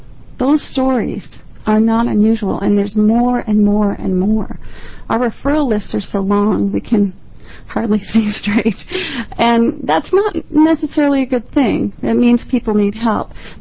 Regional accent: Oregon, United States; I come from Yamhill County.

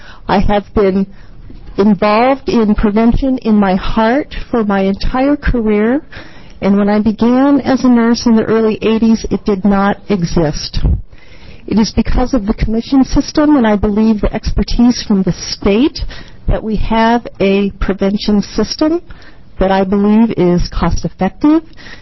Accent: Cottage Grove, Oregon, United States; I'm from Cottage Grove, Oregon

